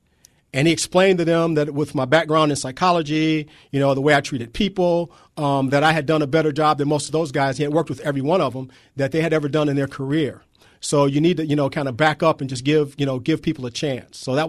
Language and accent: English; Michigan, United States; I grew up in Michigan, so about the time the whole auto industry had gone belly up, and so did the state.